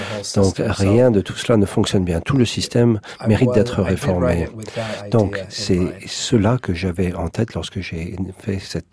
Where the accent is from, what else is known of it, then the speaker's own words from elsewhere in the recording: United States; Donc, moi, en tant qu'Américain, je me dis que c'est un devoir pour moi d'y aller avant sa fermeture.